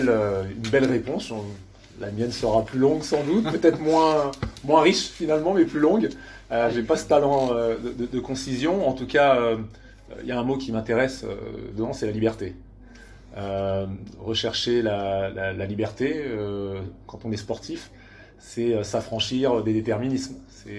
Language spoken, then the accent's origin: French; Saint-Denis, Île-de-France, France; also born or lived in Aveyron; je suis né en vacances l'été, donc elle était dans l'Aveyron à ce moment-là. Et puis après, j'ai grandi mes 10 premières années à Saint-Denis. Ma mère était en poste là-bas